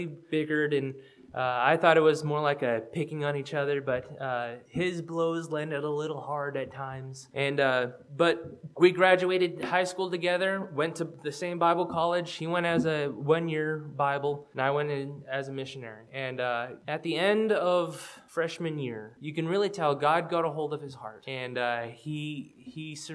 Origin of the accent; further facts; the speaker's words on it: the South, United States; I grew up in the South, but when I got to this church, it was South.